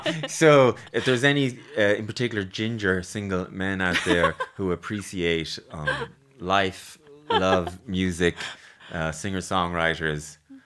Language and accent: English; Ireland; But in practice, I'm too Irish, maybe.